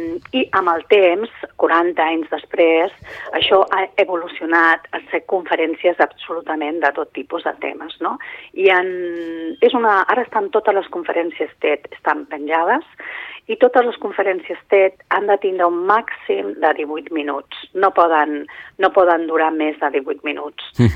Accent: Sitges, Catalonia, Spain; som tot gent de Sitges

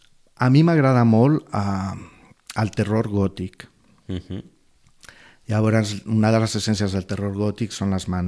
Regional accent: Barcelona, Catalonia, Spain; now in Sitges, Spain; perquè jo soc de Barcelona, uh-huh. He estiuejat molt temps aquí, però vaig vindre a viure aquí a Sitges per qüestions familiars fa 4 anys.

